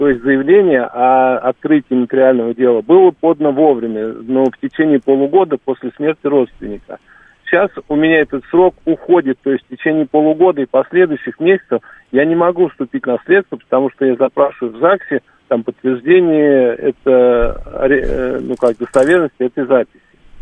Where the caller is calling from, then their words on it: Moscow, Russia; я звоню вам из Москвы.